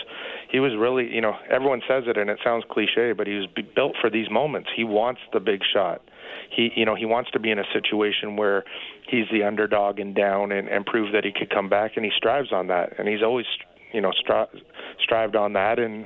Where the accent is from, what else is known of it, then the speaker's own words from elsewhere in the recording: Canada; But I think as a Canadian, it's always, you know, the expectations are a little bit different